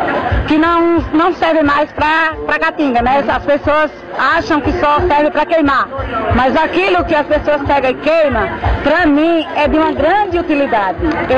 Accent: Pauzinhos, Brazil; born there; Eu venho de lá, sou nascida dos Pauzinhos

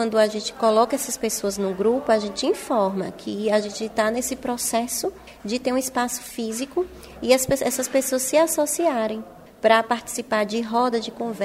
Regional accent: Salvador, Bahia, Brazil; quando eu vim de Salvador, eu vim com essas dúvidas e perdida

